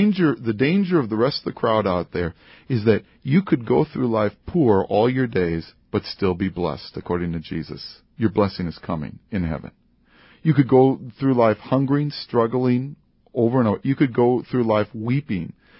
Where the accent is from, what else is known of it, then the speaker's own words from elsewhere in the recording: United States; I'm American. I want independence.